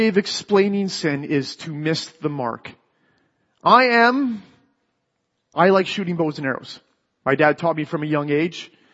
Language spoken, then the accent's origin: English; Canada; We're Canadian.